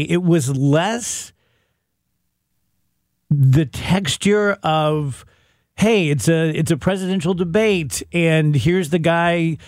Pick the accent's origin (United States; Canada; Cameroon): United States; the first time I can remember being holistically frightened as an American